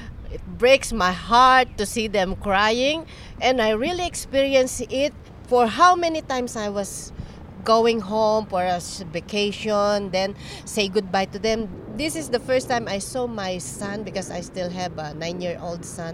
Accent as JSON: {"language": "English", "region": "Luzon", "country": "Philippines", "moved": "as an adult", "lives_now": "Hong Kong", "said": "I came from Luzon. The first time I came here in Hong Kong, it was August. I was only 24 years old then."}